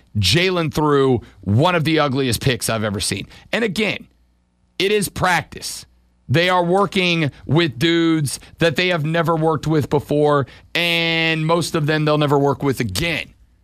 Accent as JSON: {"language": "English", "town": "New Orleans", "region": "Louisiana", "country": "United States", "tie": "born or raised there", "said": "just a week and a couple of days away from the Super Bowl down in my hometown of New Orleans, Louisiana"}